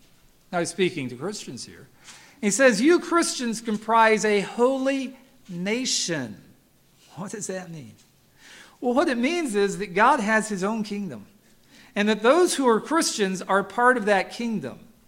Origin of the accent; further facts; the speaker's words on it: Kansas City, Missouri, United States; Say, I grew up in Kansas City. I'm no foreigner here. I mean, I know what it is to be a Missourian because I've been a Missourian all my life.